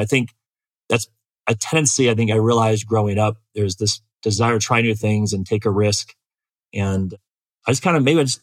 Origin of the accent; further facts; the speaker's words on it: Bend, Oregon, United States; I grew up in Bend, Oregon, and here in Bend, did my high school. I'm back here now, did a Bend, Seattle, back to Bend trip.